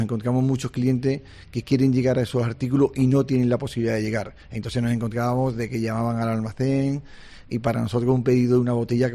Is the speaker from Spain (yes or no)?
yes; Sierra de Yeguas, Andalusia, Spain; la gente me pregunta, ¿de dónde eres? Digo, de la capital de Málaga. Y me pregunta, ¿la capital de Málaga? Sí, la capital de Málaga, Sierra de Yeguas, ¿no?